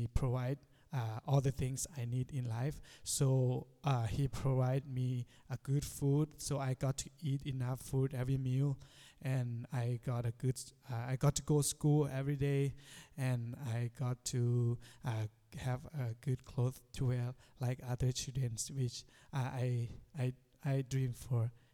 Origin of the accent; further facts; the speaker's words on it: Chiang Mai, Thailand; I'm from Chiang Mai, Thailand.